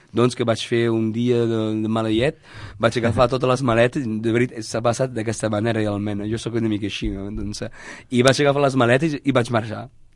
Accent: Sant Llorenç de Cerdans, Occitania, France; born or raised there; also born or lived in Perpignan

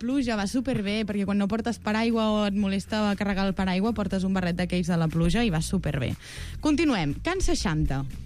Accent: Catalonia, Spain

